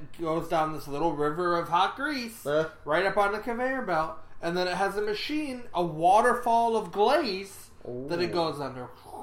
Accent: Michigan, United States; And then another memory, having more of a childhood memory, is I grew up in Michigan, and so you had all the orchards and stuff.

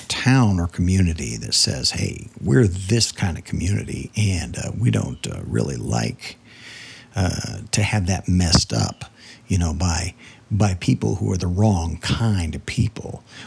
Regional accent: United States; I'm an American through and through. I'm proud to be an American.

